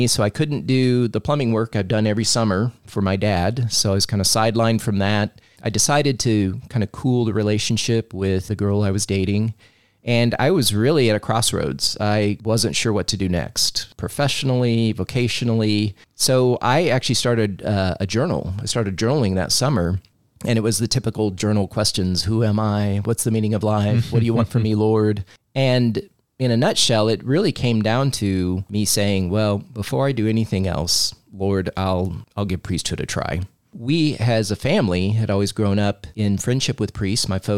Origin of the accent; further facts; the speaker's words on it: Kansas, United States; And so we grew up in Christ the King Parish, went to grade school there, Bishop Carroll High School, went to Pitt State University for 2 years in Southeast Kansas, then transferred to the University of Kansas and finished in 92.